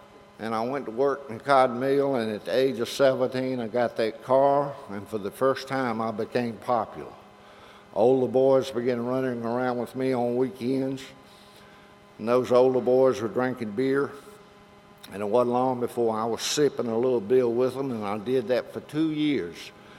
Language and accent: English; Roxboro, North Carolina, United States; And growing up in Roxburgh, North Carolina, and feeling bad about myself and not getting an education, I felt really hurt me.